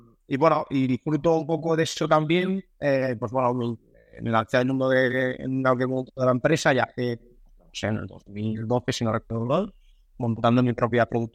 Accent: Valencia, Valencian Community, Spain; Soy una persona de Valencia, vuelvo a decir de Valencia, que estamos cerca de Valencia.

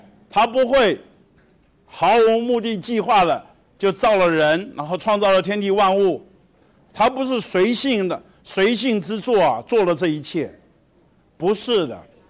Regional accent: China; 我们中国人不是讲说这个人满腹经纶？

